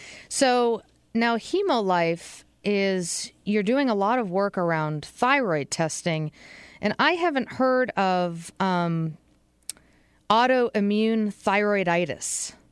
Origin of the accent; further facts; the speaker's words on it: Massachusetts, United States; my home state, Massachusetts, banned greyhound racing